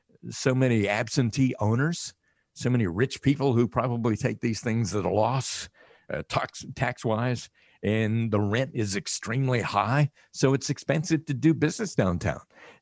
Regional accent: Rockingham, North Carolina, United States; He's from Hamlet. I'm from Rockingham. They're both in Richmond County.

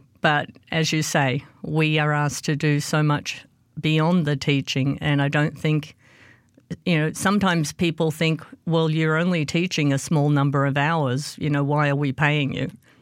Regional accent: Australia; I grew up in Australia. I also did my PhD predominantly there

